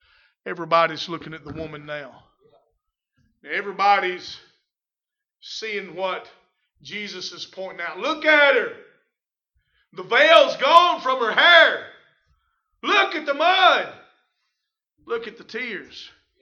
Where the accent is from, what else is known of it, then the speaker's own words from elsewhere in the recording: Mississippi, United States; I was born and raised in Pontotoc County. I've already told you enough about my upbringing.